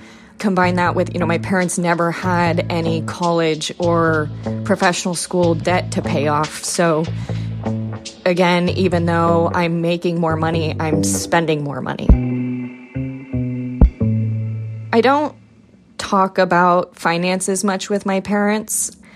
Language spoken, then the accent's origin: English; Livermore, California, United States; now in Alameda, United States; I grew up in Livermore, California, as an only child to two parents who were high school graduates.